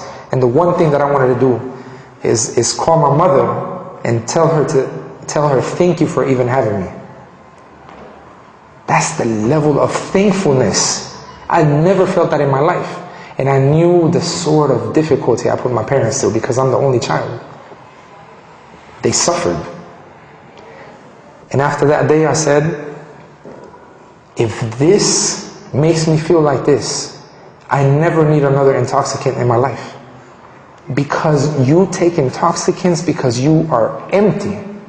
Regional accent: Colombia; Because he knew I was from Colombia.

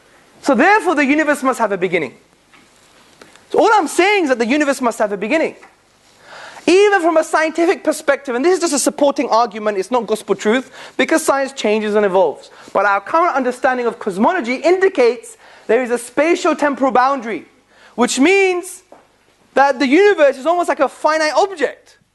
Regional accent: London, United Kingdom; I'm from Hackney in London, very dangerous place, okay?

